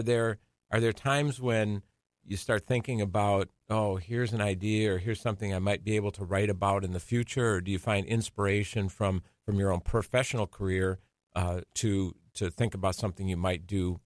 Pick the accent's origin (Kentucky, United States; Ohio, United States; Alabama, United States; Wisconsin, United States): Wisconsin, United States; Racine; as someone who I grew up in the Racine area. We're both Park Panthers, by the way